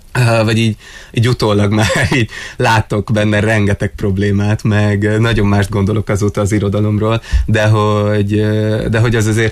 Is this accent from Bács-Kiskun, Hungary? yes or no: yes; Kecskemét, Bács-Kiskun, Hungary; born there; az Kecskeméttől, ahol én születtem, a 5 megyényire